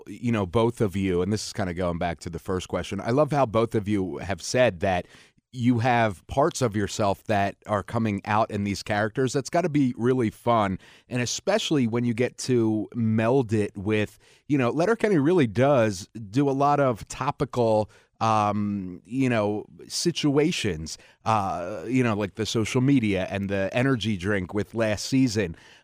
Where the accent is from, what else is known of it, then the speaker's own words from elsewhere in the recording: United States; So as an American, you know, I have friends that are in Canada